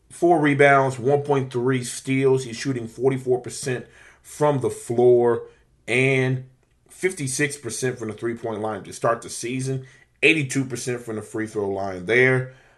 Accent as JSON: {"language": "English", "region": "Louisiana", "country": "United States", "said": "You guys know I'm from Louisiana. I do love my Pelicans."}